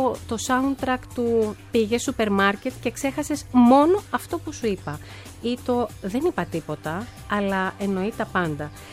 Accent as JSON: {"language": "Greek", "town": "Thessaloniki", "region": "Central Macedonia", "country": "Greece", "lives_now": "Athens, Greece", "said": "βγήκε λίγο βαρύ το λάμδα, όντως είμαι από τη Θεσσαλονίκη, αλλά είμαι σχεδόν 23 χρόνια στην Αθήνα"}